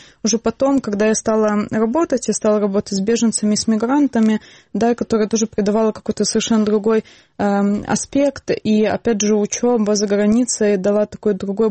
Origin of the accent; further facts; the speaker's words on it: Brest, Brest Region, Belarus; moved away as an adult; also born or lived in Minsk, Belarus; И потом я стала учить международное право и переехала в Минск. Сама я родилась и жила в Бресте до этого.